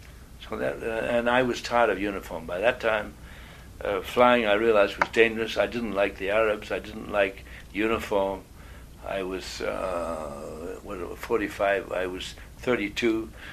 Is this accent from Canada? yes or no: yes; Canada; born there; established any other domicile other than being a Canadian by birth.